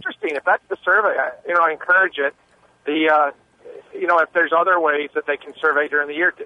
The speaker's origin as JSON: {"language": "English", "town": "Frederick", "region": "Maryland", "country": "United States", "said": "Hey, I'm good. I'm from the Frederick area."}